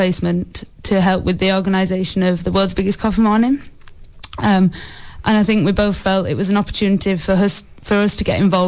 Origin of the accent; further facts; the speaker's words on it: Yorkshire and the Humber, United Kingdom; I'm from South Yorkshire, but I came up to Newcastle to study at university.